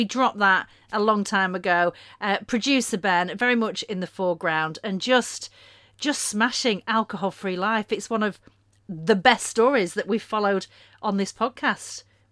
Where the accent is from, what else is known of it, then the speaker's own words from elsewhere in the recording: North West England, United Kingdom; And I am from Lancashire in the northwest of England.